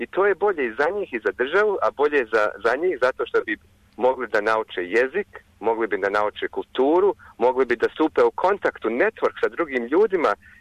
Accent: Sarajevo, Federation of Bosnia and Herzegovina, Bosnia & Herzegovina; Ja sam živio u Sarajevu. Ja smatram da je za mene Sarajevo bio jedan od najljepših gradova.

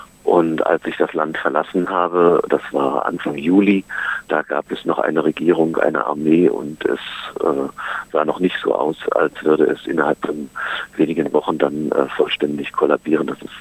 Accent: Berlin, Germany; ich als Berliner, für mich war das was ganz Besonderes, weil ich natürlich auch meine Kindheit quasi an der Mauer, mit der Mauer erlebt habe.

